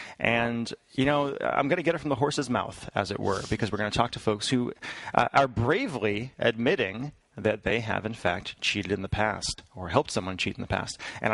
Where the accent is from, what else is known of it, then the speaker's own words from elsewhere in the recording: Massachusetts, United States; I'm 34 now, and I grew up in Massachusetts.